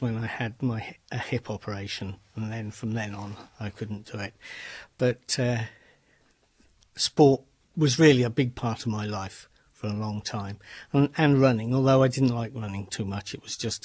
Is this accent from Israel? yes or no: no; Winnersh, South East England, United Kingdom; We lived in a place called Winnish, which is halfway between Wokingham and Reading. And I lived there for 25 years till I got married.